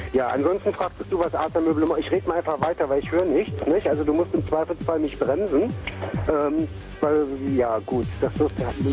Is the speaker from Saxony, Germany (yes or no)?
no; Bielefeld, North Rhine-Westphalia, Germany; Ich komme wirklich aus Bielefeld, ist kein Witz